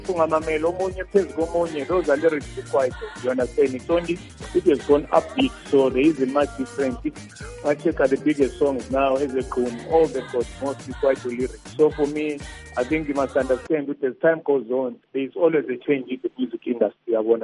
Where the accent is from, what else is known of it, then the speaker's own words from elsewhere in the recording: Zimbabwe; I'm from Zimbabwe, I'm serving now with Nigerians, I'm serving.